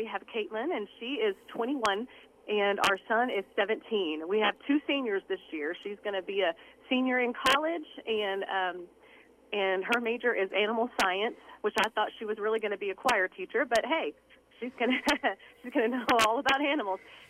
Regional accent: Fort Worth, Texas, United States; I am originally from Fort Worth, Texas.

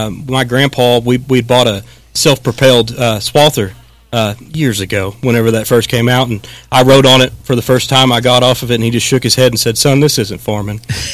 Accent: Oklahoma, United States; Yeah, so originally, I say I'm from this area, went to school in Hobart. My family ranches south of Sayre.

